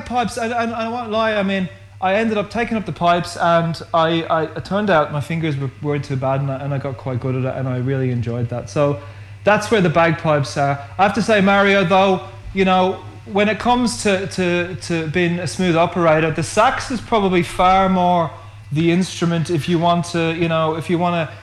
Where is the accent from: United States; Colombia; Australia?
Australia; Look, I'm an Irish Australian. I'm 45.